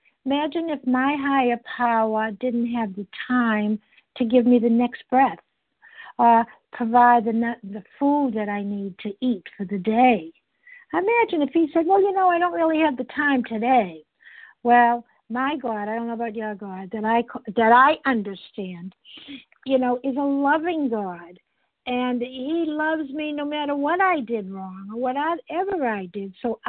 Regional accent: Massachusetts, United States; I'm from Massachusetts also.

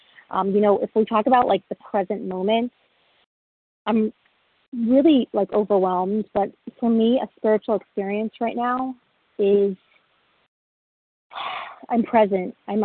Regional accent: Florida, United States; South Florida.

